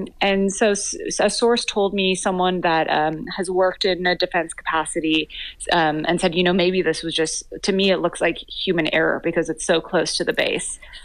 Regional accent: Vancouver, British Columbia, Canada; also born or lived in Iran; So I was born in Iran and I immigrated to Canada, to Vancouver, when I was in preschool. So I grew up in Canada, but I have a ton of friends and family in Iran.

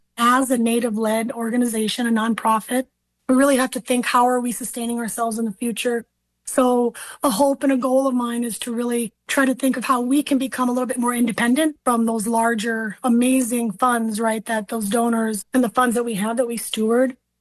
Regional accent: Eagle Butte, South Dakota, United States; now in St. Paul, United States; I'm an Ekoju Lakota. I was born and raised in Eagle Butte, South Dakota, which is on the Cheyenne River Reservation. But I've lived here in St. Paul for the past 12 years now.

